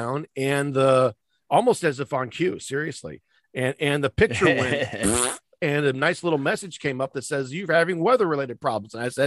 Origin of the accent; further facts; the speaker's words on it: Pennsylvania, United States; now in Chicago, United States; No, I am not from Chicago. I live here. All right. But I'm not from Chicago. I'm a Steelers fan because I grew up in suburban Pittsburgh.